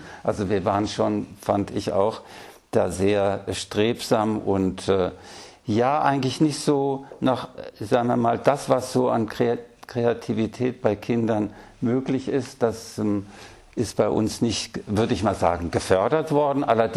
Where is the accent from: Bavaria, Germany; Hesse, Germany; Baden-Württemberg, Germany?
Baden-Württemberg, Germany; weil Freiburg 1944 ausgebombt wurde und wir dann fluchtartig in den Hotzenwald, das ist der südliche Schwarzwald, gezogen sind, weil wir dort so eine Ferienwohnung unterm Dach hatten in einem kleinen Bauernhaus.